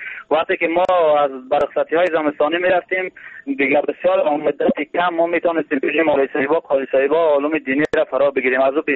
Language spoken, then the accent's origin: Persian; Badakhshan, Afghanistan; در مناطقی که مثلا ما خدم از بدخشان هستم زندگی میکنیم اونجا